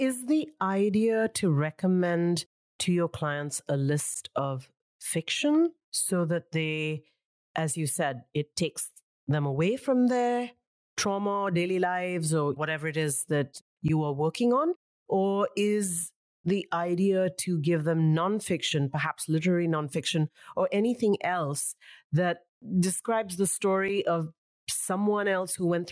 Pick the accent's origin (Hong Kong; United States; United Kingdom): Hong Kong; I'm also from Hong Kong. I used to live there. I don't live there anymore.